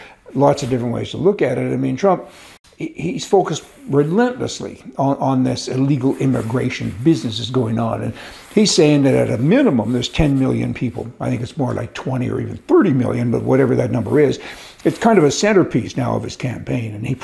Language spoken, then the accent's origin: English; Canada; I'm a Canadian citizen and I got my immigration, my green card, as it's called, a permanent residency card.